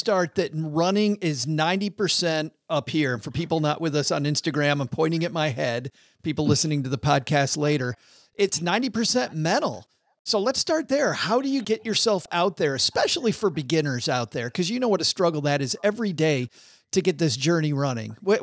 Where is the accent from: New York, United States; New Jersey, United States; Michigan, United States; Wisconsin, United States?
Michigan, United States; Detroit; you were in Detroit, which was my hometown for a long time.